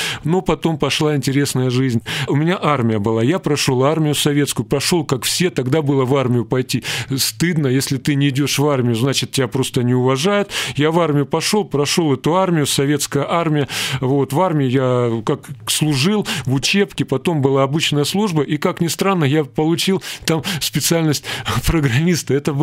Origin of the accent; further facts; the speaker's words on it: Maykop, Adygea, Russia; born there; Родился я в Краснодарском крае, это Адыгея, Майкоп.